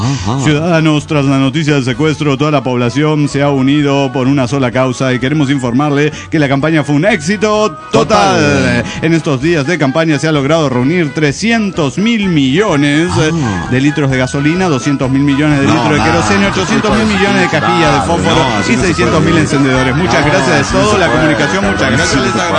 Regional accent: Río Colorado, Río Negro, Argentina; de Río Colorado, Río Negro, Argentina.

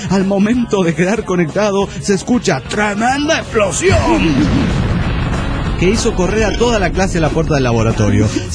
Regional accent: Coacalco, State of Mexico, Mexico; de Coacalco.

